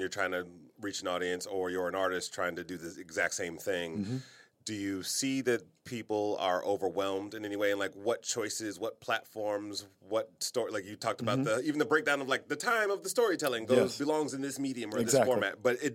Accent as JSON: {"language": "English", "town": "Detroit", "region": "Michigan", "country": "United States", "tie": "born or raised there", "moved": "yes", "said": "No, that's me, like, growing up in Detroit. I remember I came out here and it was like, gangs."}